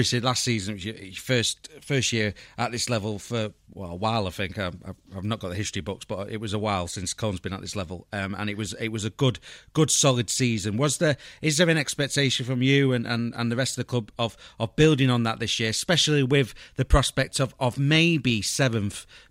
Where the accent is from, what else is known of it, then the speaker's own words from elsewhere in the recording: North West England, United Kingdom; I'm from Lancashire